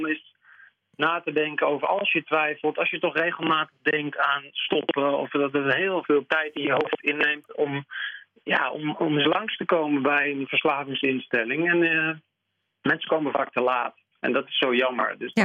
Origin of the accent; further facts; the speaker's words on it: North Brabant, Netherlands; Dus ik heb bijvoorbeeld in mijn verleden als student, maar ook gewoon in mijn jeugd in Brabant, best wel wat gedronken.